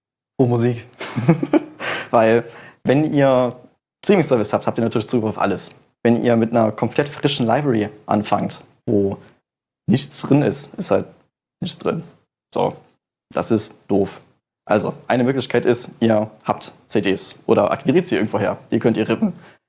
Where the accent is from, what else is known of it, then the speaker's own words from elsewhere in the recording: Düsseldorf, North Rhine-Westphalia, Germany; Ich komme aus Düsseldorf